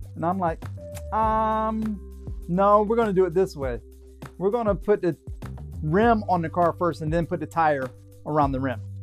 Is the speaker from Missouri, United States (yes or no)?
yes; Missouri, United States; Missouri. I'm from Missouri. I'm from Missouri. The show me state.